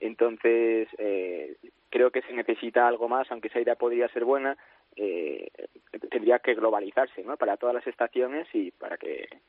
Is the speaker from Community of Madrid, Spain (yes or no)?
yes; Tres Cantos, Community of Madrid, Spain; nosotros somos de Tres Cantos.